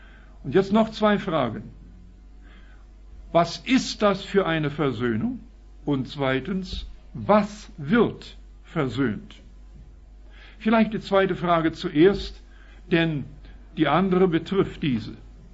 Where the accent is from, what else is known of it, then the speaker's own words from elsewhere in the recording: Canada; Ich komme aus Kanada, das wissen die meisten vielleicht. Wir wohnen aber nicht da und sind nur ab und zu da, alle paar Jahre vielleicht.